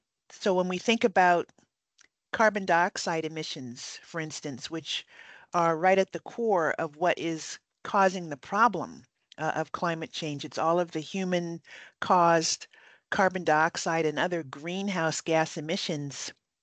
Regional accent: Hawaii, United States; And growing up in Hawaii, you learn a lot about Polynesian history and culture.

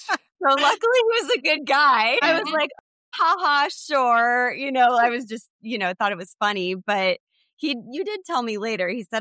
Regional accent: Iowa, United States; So I'm from Iowa originally

